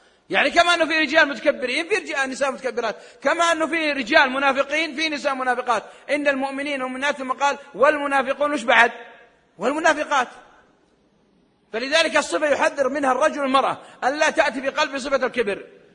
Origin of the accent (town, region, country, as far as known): Al Hawiyah, Makkah Province, Saudi Arabia